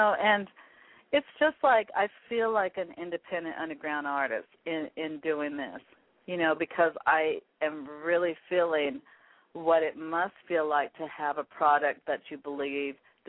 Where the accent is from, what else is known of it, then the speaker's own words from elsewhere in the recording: Pacific Northwest, United States; that the artists from the Pacific Northwest would be the ones that would support me because this is my hometown.